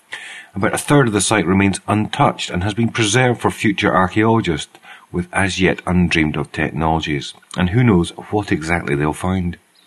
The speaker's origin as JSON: {"language": "English", "country": "United Kingdom", "said": "I'm being British"}